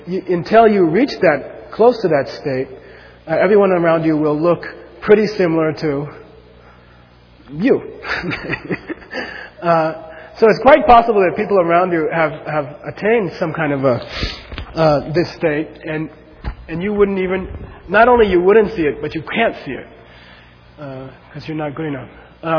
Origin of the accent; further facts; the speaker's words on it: Arizona, United States; now in New York, United States; I came from Arizona, and it was like a disaster when I got here.